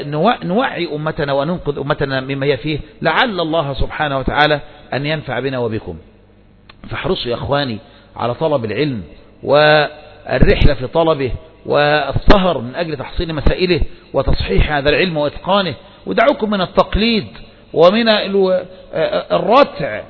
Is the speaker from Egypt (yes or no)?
yes; Kafr El Sheikh, Kafr El Sheikh Governorate, Egypt; تعال عندنا في كفر الشيخ